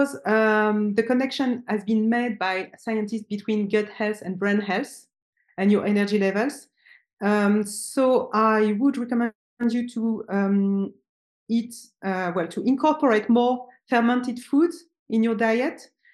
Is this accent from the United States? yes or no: no; France; English is a second language; I'm French.